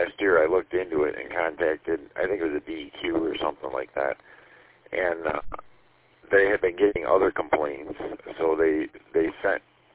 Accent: Michigan, United States; And I grew up at 18 in Van Dyke

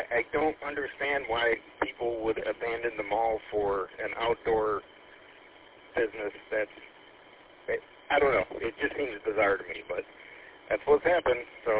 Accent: Troy, Michigan, United States; Well, I graduated high school in Troy in southeast Michigan. Currently, I'm in Birch Run

